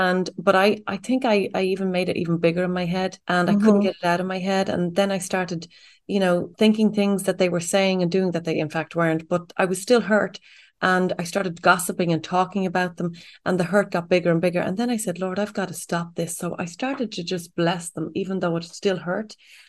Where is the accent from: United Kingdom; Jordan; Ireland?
Ireland; I mean, as Irish people, we kind of might slag somebody and say, oh yeah, they love themselves